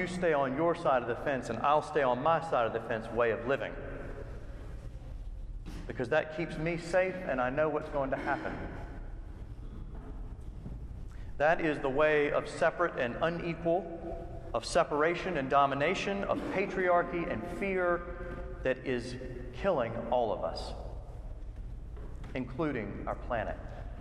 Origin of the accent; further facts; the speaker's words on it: Virginia, United States; I'm from Virginia. That is, in fact, in the South.